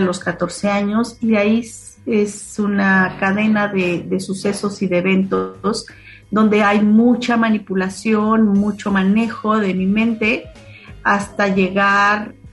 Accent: Mexico City, Mexico; also born or lived in Chihuahua; now in Guadalajara, Mexico; yo nací en Chihuahua por azares de mi madre y del destino, y los primeros 6 años viví aquí en Guadalajara, y el resto de mi vida transcurrió en México.

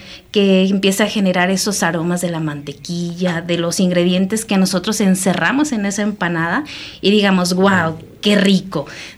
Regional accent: Mexico; nosotros, verdaderos mexicanos y poniendo nuestra raíz del maíz presente

